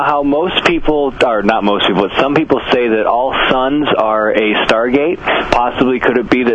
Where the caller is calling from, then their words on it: Las Vegas, Nevada, United States; Sorry, … … from Las Vegas again.